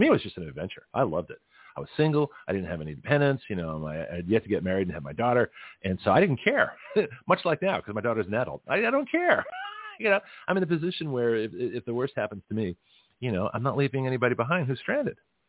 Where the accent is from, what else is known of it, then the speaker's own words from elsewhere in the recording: Australia; accent: Australian; I used to have one. This is the sad. I used to have an Australian accent.